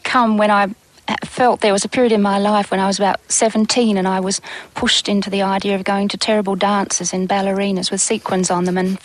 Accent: Adelaide, South Australia, Australia; Maybe this is a part of growing up in Adelaide

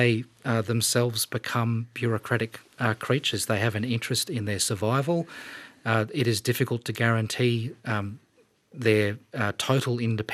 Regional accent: Queensland, Australia; my home state of Queensland

